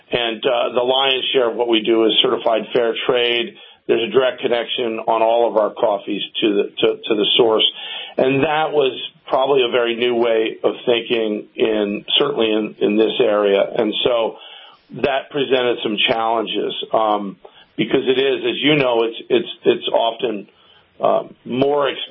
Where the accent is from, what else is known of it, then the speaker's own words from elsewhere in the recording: Northeast, United States; also born or lived in Santa Cruz, California; My wife, Carmen, who's my partner in my business, and I, we're both from the Northeast, and we were the only ones on both of our respective families who had who are on the West Coast.